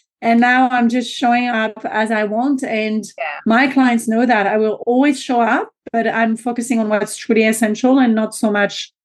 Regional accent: France; accent: French; English is a second language; moved away as an adult; now in Australia; I am French, so you may already have noticed my accent by then. I moved to Australia about 10 years ago

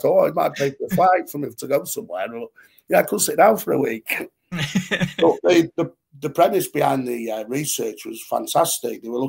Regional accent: Manchester, North West England, United Kingdom; I'm from Manchester.

